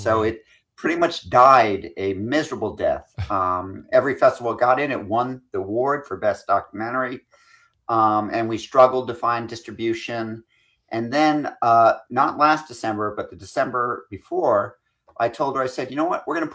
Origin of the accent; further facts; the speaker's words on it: Scotland, United Kingdom; No, but I'm Scottish.